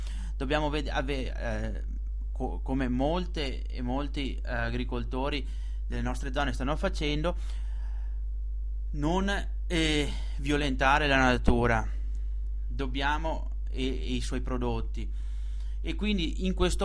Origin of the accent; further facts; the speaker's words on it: Veneto, Italy; Noi come veneti